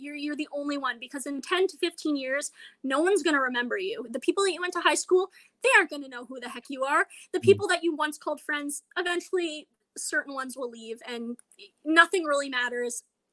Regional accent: Canada; Just, as a Canadian, I can't comprehend it personally.

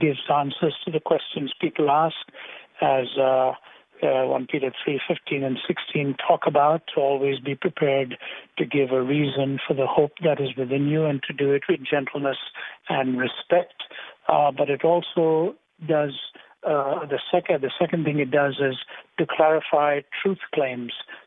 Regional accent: Delhi, India; moved away as an adult; also born or lived in Chennai / Canada; I was born and raised in India. I was born in the southern city of Chennai, raised in the city of Delhi. And when I was 20, my father moved my older brother and me to Canada, where I lived for about 10 years.

